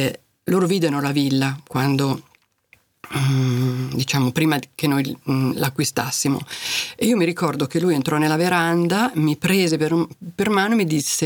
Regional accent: Laveno-Mombello, Lombardy, Italy; Io sono di Laveno, scusate, ho un pezzo di cuore a Laveno.

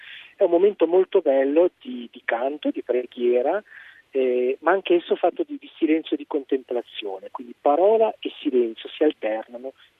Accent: Locarno, Ticino, Switzerland; Beh, diciamo che io provengo da Locarno, quindi sul Lago Maggiore

